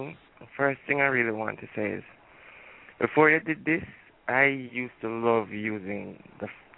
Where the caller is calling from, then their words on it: Jamaica; and I'm calling from Jamaica.